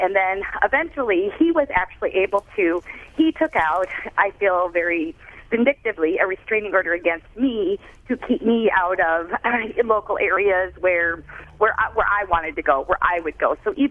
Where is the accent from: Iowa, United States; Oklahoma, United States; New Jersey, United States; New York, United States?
Iowa, United States; I grew up in Iowa, so I was living, you know, hundreds of miles away from home